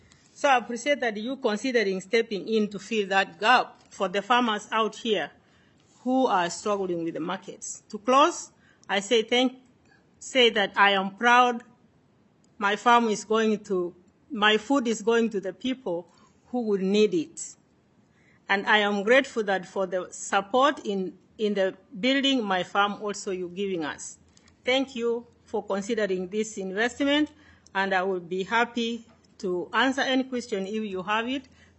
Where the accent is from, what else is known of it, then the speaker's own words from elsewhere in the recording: Kenya; now in Minnesota, United States; my farming experience here in Minnesota. I can say a little bit about me. I came from Kenya in 1999.